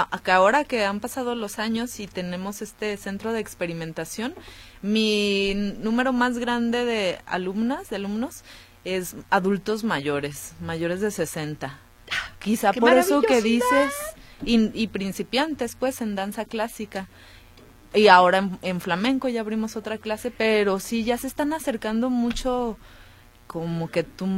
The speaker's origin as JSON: {"language": "Spanish", "town": "Guadalajara", "region": "Jalisco", "country": "Mexico", "said": "Sí, yo soy de Guadalajara."}